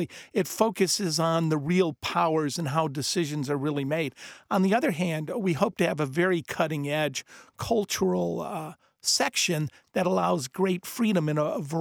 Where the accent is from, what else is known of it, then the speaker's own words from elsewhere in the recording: Detroit, Michigan, United States; I'm from Detroit, one of my favorite musicians